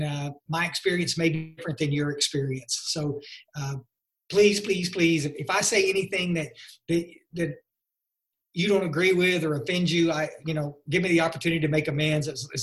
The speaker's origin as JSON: {"language": "English", "town": "Ingram", "region": "Texas", "country": "United States", "said": "I'm from Ingram, Texas."}